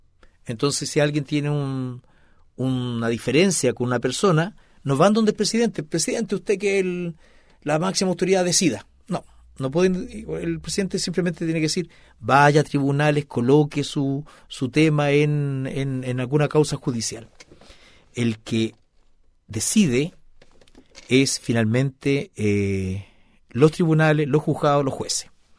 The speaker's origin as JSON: {"language": "Spanish", "country": "Chile", "said": "así como los chilenos tenemos nuestra nación."}